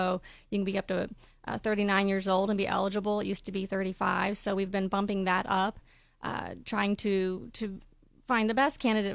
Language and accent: English; Texas, United States; also born or lived in Akron, United States; I'm actually from a small West Texas town where I was born and raised, and then after college, I went to grad school at Akron